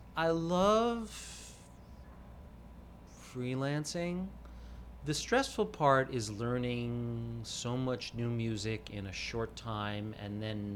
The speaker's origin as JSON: {"language": "English", "town": "New York City", "region": "New York", "country": "United States", "said": "New York City."}